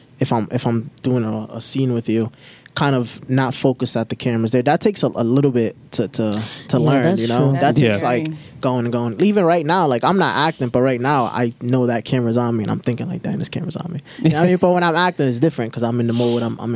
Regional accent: Providence, Rhode Island, United States; I'm from Providence, Rhode Island.

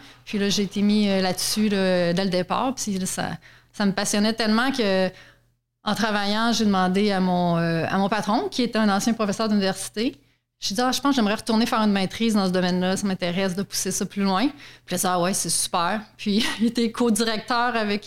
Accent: Quebec City, Quebec, Canada; je suis originaire de Québec. Une région non minière

